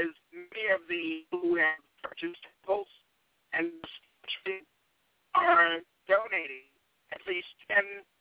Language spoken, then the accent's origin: English; Washington, District of Columbia, United States; I grew up in Washington, D.C. I'm a product of the 60s.